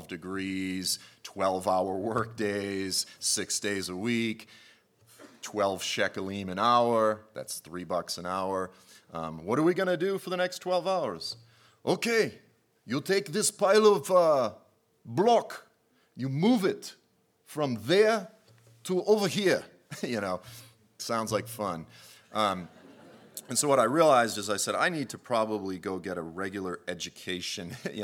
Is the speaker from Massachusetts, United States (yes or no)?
yes; Boston, Massachusetts, United States; I'm from Boston. Like, that's my language.